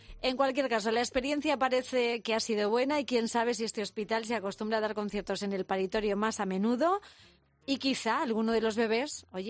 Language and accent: Spanish; Pedro Muñoz, Castilla-La Mancha, Spain; para la gente de mi pueblo de Pedro Muñoz